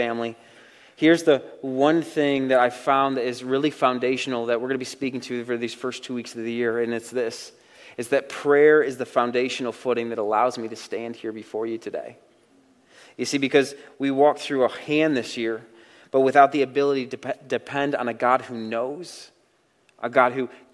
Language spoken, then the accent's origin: English; New York, United States; now in East Texas, United States; I moved here from New York, if you remember. Not city New York, not concrete jungle New York, but upstate New York. Think lakes, green spaces, and eternal winter. That's where I'm from.